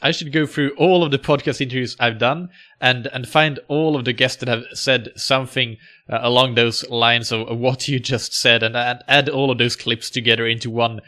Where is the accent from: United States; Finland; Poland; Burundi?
Finland; English is a second language; I know that in my home country, Finland, that actually it's very uncommon